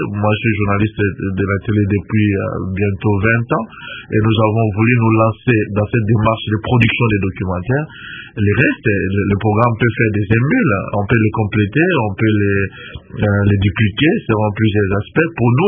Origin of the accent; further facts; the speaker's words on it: DR Congo; j'ai une maîtrise assez pointue par rapport à ce qui était jusqu'à la province orientale, la province de l'Équateur, Kinshasa et une partie du Bandundu, parce que là où j'ai beaucoup évolué.